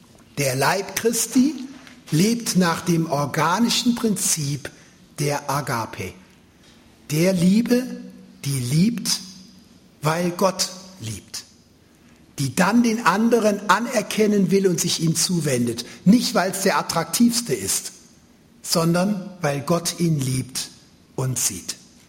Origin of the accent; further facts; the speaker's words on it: Baden-Württemberg, Germany; ich bin Schwabe, dann trinke ich eben einen Wein und ein Viertel